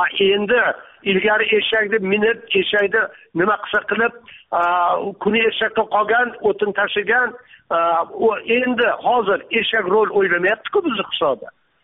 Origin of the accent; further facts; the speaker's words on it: Jizzakh, Jizzakh Region, Uzbekistan; Mirzacho'l 49-yi yilda biz ko'chib kelganmiz. Jizzaxdan tog'lar orasidan go'zal vodiydan to'qaylarning ichiga. Mirzacho'l degan joyga ko'chib kelganmiz.